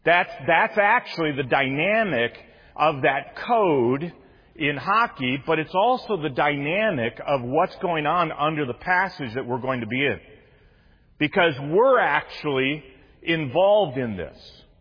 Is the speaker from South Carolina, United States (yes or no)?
no; Detroit, Michigan, United States; I grew up in the Detroit area.